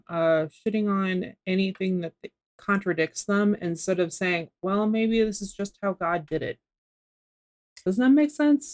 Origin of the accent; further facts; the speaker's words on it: Utah, United States; I grew up in Utah, so I got to hear about people I knew doing this.